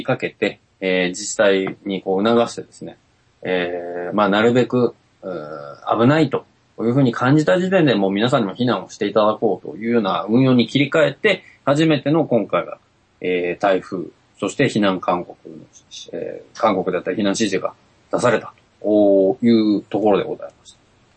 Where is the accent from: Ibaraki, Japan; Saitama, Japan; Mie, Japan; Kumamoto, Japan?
Mie, Japan; うちの実家はですね、まあ三重県で結構川が流れてるんですけど